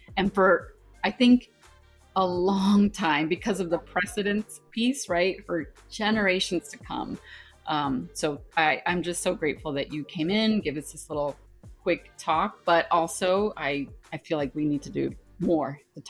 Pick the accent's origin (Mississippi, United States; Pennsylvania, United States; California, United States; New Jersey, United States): California, United States; so I'm Mexican American, if folks didn't already know this, born and raised in California, daughter of Mexican immigrants, whom I love.